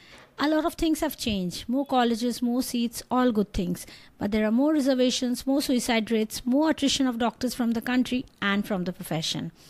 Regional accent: India; But I'm an Indian doctor, and different countries have different course duration and rules.

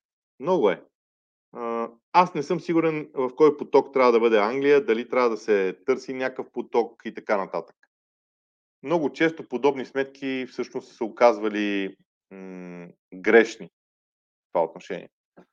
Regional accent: Shumen, Shumen Province, Bulgaria; тези, които сме от провинцията. Ето аз, например, съм от Чумена

